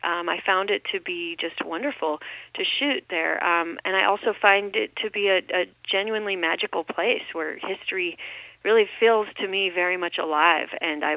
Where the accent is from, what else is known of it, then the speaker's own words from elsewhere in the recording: Los Angeles, California, United States; and I'm actually from Los Angeles, so this, you know, I come from a place where the history is totally different